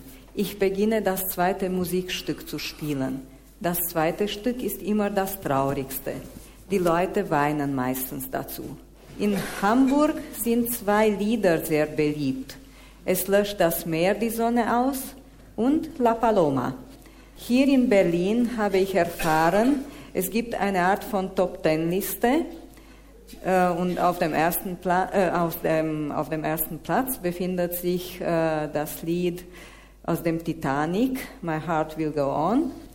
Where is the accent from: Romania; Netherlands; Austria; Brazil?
Romania; Ich bin Geigerin und ich komme aus Rumänien.